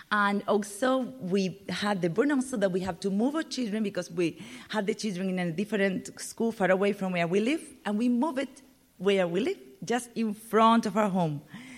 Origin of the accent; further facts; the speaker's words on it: Spain; English is a second language; also born or lived in Miami, United States; when I came back to Spain from Miami, I was living in Miami 1 year, like Jean told you, I have to decide what I want to do with my life. And because I have the language, English, I say, okay, something about English.